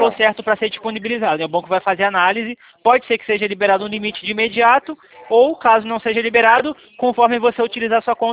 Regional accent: Rio de Janeiro, Brazil; Eu sou do Rio.

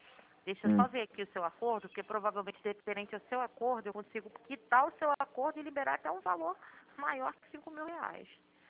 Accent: Rio de Janeiro, Brazil; moved away as an adult; now in Queimados, Brazil; Casei e fui morar em Queimados, né? Eu sou de Santa Cruz, eu sou do João 23.

